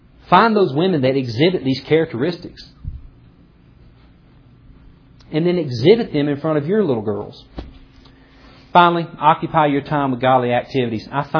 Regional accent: Mississippi, United States; in the neighborhood and the area that I grew up in Mississippi was very rough.

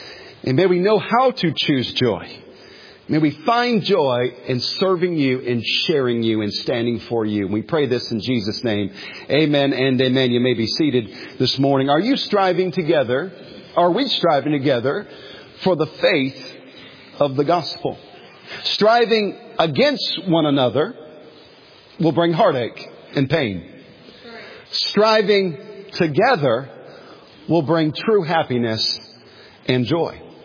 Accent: United States; Hey, I love being an American, but listen, I live for heaven.

